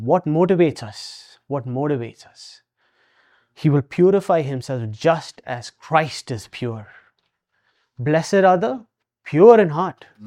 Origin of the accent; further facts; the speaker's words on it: Kuwait; I told him I'm from Kuwait.